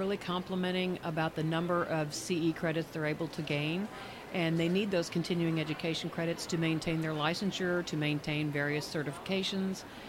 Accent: Kansas City, Missouri, United States; I'm actually from Kansas City, Missouri.

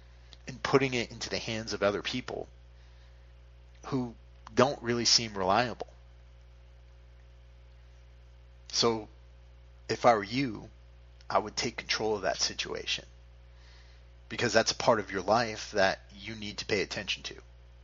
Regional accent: Connecticut, United States; I'll be in Connecticut next week. That's my home state.

